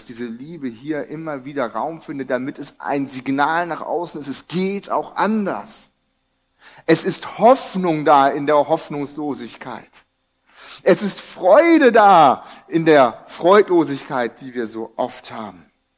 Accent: Brazil; In Brasilien, wo ich herkomme, hat man im Gottesdienst immer die Bibel dabei.

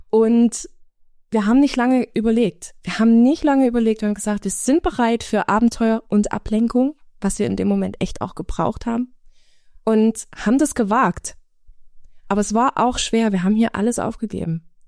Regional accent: Saxony, Germany; wir kommen aus dem Erzgebirge

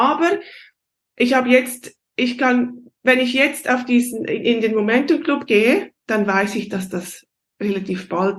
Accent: Switzerland; accent: Swiss German

